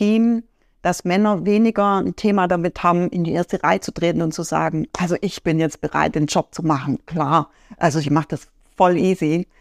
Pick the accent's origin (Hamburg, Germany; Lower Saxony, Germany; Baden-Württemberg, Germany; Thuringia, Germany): Baden-Württemberg, Germany; Stuttgart; now in Switzerland; Also meine Heimat ist ja eigentlich in Stuttgart.